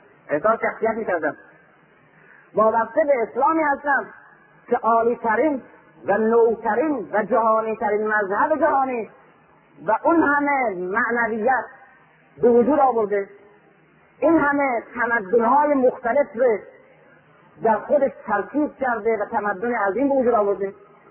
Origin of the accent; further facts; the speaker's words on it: Iran; من در قرن 19 به عنوان یک ایرانی احساس میکردم که وابسته به یک تمدن بزرگ قرن 4 و 5 و 6 و 7 و 8 اسلامی هستم